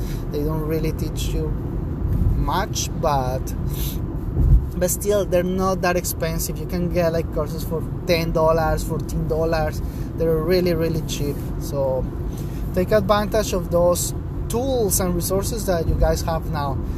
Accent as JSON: {"language": "English", "country": "Colombia", "second_language": "English", "said": "I was like, I came from Colombia, and I wanted to change careers and do something different."}